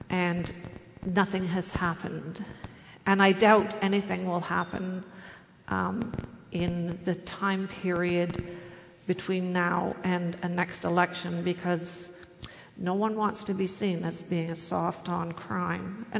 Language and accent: English; Toronto, Ontario, Canada; I'm from Toronto way back